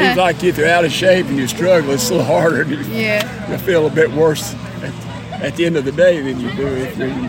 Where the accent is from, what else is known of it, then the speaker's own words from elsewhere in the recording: Corryton, Tennessee, United States; Corinton, Tennessee.